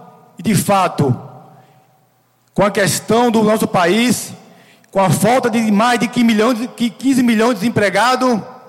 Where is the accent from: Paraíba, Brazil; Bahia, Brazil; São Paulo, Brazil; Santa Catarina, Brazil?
Bahia, Brazil; Baixa Grande; Eu quero fazer o melhor para a minha terra, eu quero defender os baixagrandenses